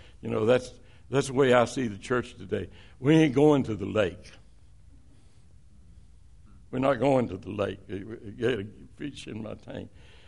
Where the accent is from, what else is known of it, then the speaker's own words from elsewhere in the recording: Tennessee, United States; also born or lived in Alabama; And, you know, I'm from Tennessee and Alabama. I'm looking at New York City.